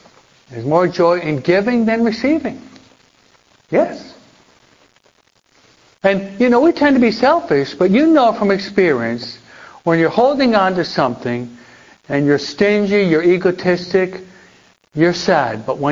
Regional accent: New York, United States; They settled where I was brought up and raised in New York, in upstate New York.

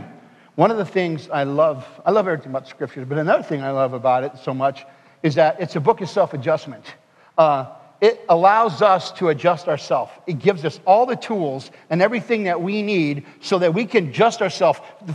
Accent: Las Vegas, Nevada, United States; I grew up in the Strip here in Las Vegas as a boy and was involved in all that life.

